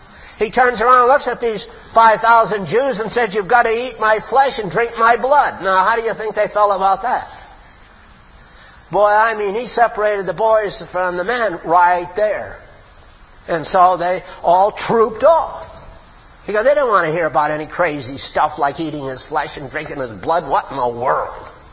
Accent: United States; I'm an American, so I have to talk about us here.

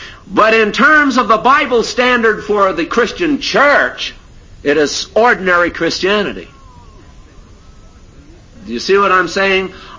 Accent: United States; I say that because I'm an American

